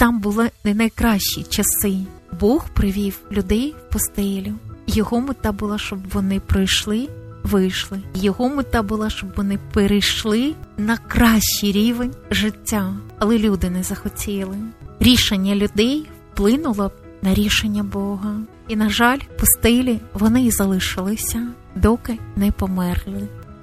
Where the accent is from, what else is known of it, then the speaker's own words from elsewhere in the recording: Kyiv, Ukraine; хоча я киянка